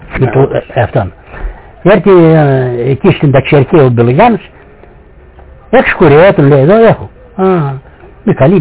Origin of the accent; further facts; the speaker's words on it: Karditsa, Thessaly, Greece; Από πού είσαι? Από την Καρδίτσα.